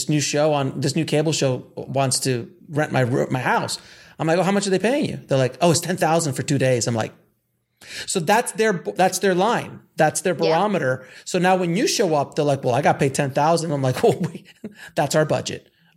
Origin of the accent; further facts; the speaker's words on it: Miami, Florida, United States; now in Los Angeles, United States; I mean, I came from Miami, you know, so we're both from small markets